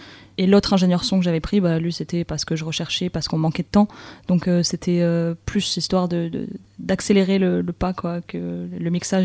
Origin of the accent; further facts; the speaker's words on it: Montpellier, Occitanie, France; now in Lille, France; parce que de base, je viens de Montpellier, je suis venue habiter à Lille il y a un an et demi.